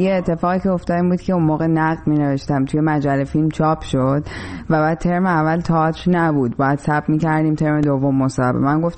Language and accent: Persian; Iran; moved away as an adult; now in Chicago, United States